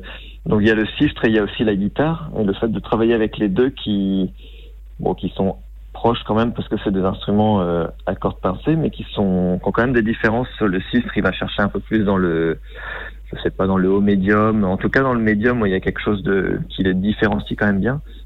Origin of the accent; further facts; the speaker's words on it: Paimpol, Brittany, France; born there; je suis né à Paimpol et maintenant j'habite un petit peu plus vers Brest, sur l'Envelec.